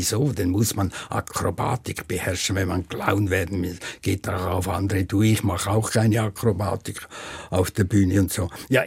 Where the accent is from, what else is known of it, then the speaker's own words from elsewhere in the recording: Switzerland; ja, als Schweizer kenne ich das nicht so gut